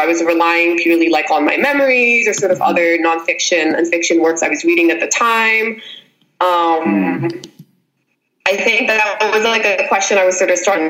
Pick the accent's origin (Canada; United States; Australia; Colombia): Colombia; Cali, Valle del Cauca; especially like in the 80s and the 90s, which is like when I was growing up there